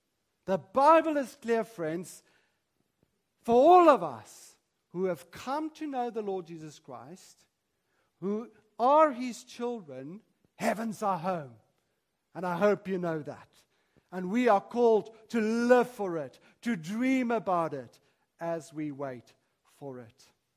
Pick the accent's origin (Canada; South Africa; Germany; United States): South Africa; now in London, United Kingdom; Because I'm from South Africa.